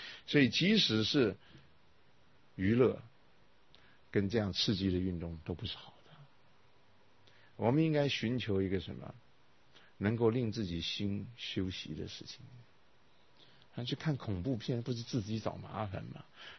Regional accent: China; 把佛法的好东西拿进去来治疗身心疾病，我们中国人没有，你等一下看就知道。

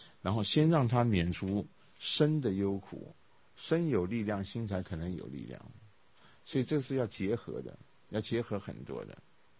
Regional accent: China; 我们中国人有没有安心之道啊

